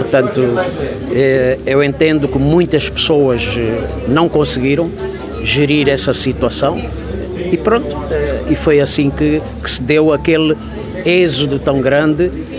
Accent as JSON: {"language": "Portuguese", "town": "Porto Alexandre", "region": "Namibe", "country": "Angola", "tie": "born or raised there", "moved": "yes", "said": "aqui encontramos pessoas que viveram a nossa infância em Porto Alexandre. Viveram connosco, cresceram connosco, jogaram a bola connosco"}